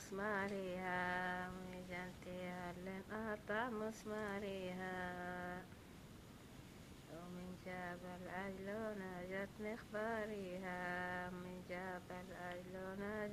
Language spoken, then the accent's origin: Arabic; Palestine; moved away; هاي لما طلعنا من فلسطين جينا على الأراضي قالوها لأولاد المدرسة لما دخلوهم فلسطين تنادي.